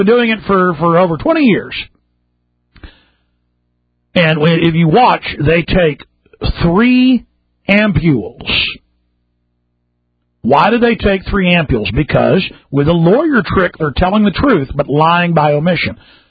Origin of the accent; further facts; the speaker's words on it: Dallas, Texas, United States; born there; I was born at Parkland in Dallas, Texas, 33 years ago.